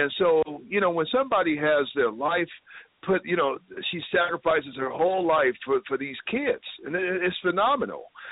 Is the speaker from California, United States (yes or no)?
yes; Los Angeles, California, United States; a lot of us inner city kids, I grew up in the Imperial Courts in Los Angeles area, Watts